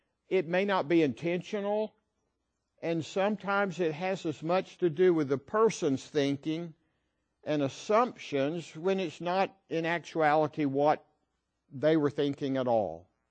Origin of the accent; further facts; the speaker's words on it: the South, United States; I grew up in the South, and we like college football.